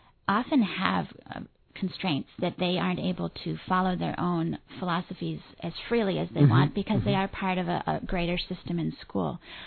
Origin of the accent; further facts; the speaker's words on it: Columbus, Ohio, United States; I grew up in Columbus, Ohio, and attended a school there that called the School for Young Children as a 4- and 5-year-old, and my mother still teaches there.